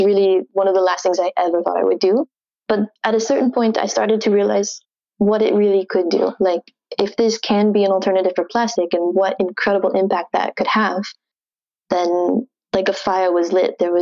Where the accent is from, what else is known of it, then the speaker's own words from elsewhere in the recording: Omaha, Nebraska, United States; now in Netherlands; Yeah, that's true. I'm American. I'm from Omaha, Nebraska.